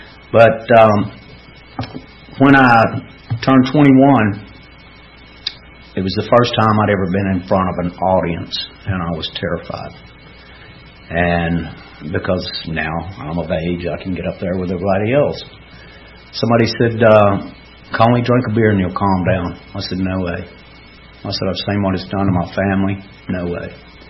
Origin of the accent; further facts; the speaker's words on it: Georgia, United States; moved away as an adult; now in Nashville, United States; And it was the good old boy network back up in my hometown. You give the judge $250. He gives the court clerk $50, and they write it off public drunk. That's how I got 13 DUIs. I had 10 when I left Georgia and moved to Nashville.